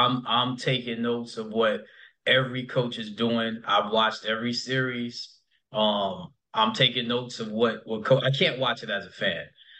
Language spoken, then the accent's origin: English; New York, United States; I'm sorry. I'm from New York. I had you know, a former assistant from Jersey.